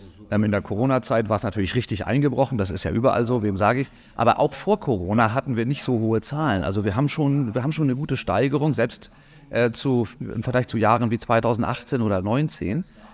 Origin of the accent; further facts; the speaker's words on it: Lübeck, Schleswig-Holstein, Germany; also born or lived in Münster; Naja, ganz ursprünglich komme ich aus Lübeck, also aus der Gegend, könnte man sagen, im weitesten Sinne. Und habe dann aber tatsächlich 15 Jahre in Münster in Westfalen gelebt